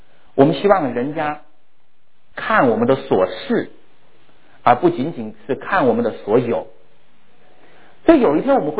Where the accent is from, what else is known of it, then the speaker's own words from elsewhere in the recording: China; 我们中国人很在乎面子啊，非常在乎面子